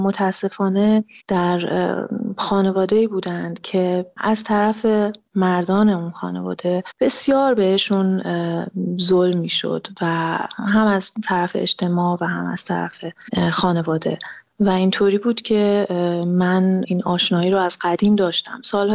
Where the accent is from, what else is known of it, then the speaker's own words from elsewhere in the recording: Mashhad, Razavi Khorasan, Iran; moved away as an adult; من مشهد بزرگ شدم، من متولد مشهد هستم و تا 18 سالگی در مشهد زندگی می کردم.